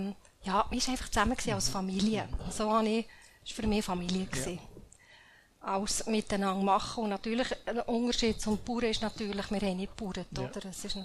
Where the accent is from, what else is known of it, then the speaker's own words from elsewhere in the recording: Bern, Switzerland; Ich bin als Berner Mädchen ins Auto aufgewachsen.